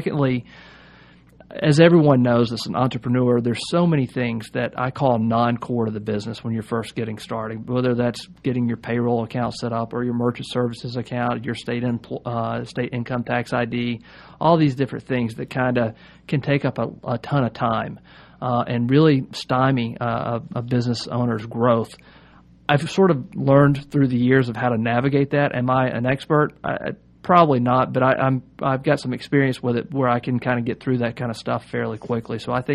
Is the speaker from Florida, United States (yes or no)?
no; Atlanta, Georgia, United States; moved away as an adult; also born or lived in Greenville; Well, I'm actually from the Atlanta metropolitan area. Whenever I was 27 years of age, I became an entrepreneur, bought my first business, and moved to Greenville, South Carolina.